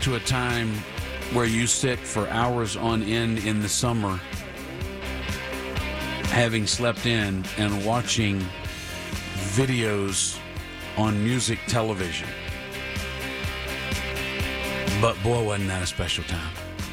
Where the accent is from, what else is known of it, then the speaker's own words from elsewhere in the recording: Texas, United States; I mean, we're from Texas, by God. You need to know that.